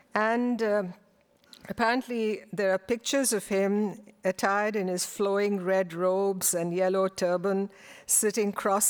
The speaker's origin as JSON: {"language": "English", "country": "India", "tie": "born or raised there", "moved": "as an adult", "said": "when I grew up in India, and I'd never been to America till I was in my early 30s"}